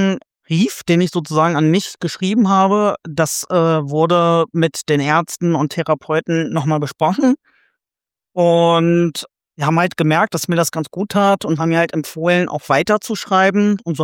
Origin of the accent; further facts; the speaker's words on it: Garbsen, Lower Saxony, Germany; Ich komme aus Garbsen bei Hannover